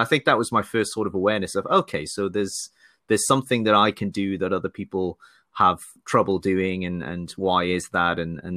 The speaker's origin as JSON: {"language": "English", "town": "Newcastle", "region": "North East England", "country": "United Kingdom", "tie": "born or raised there", "accent": "Geordie", "said": "So I grew up in Newcastle. So I did actually have the very, very strong Geordie accent."}